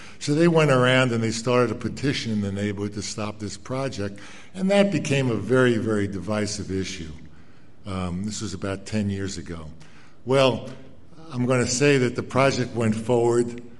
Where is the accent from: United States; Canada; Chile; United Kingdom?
United States; Brooklyn, New York; Now, I benefited tremendously growing up in Brooklyn, New York, from organized sports